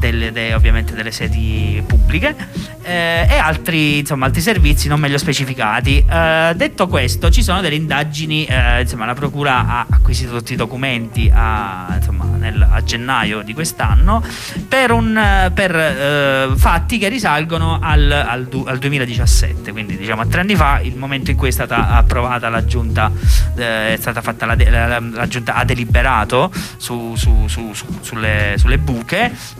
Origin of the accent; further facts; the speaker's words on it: Abruzzo, Italy; io sono abruzzese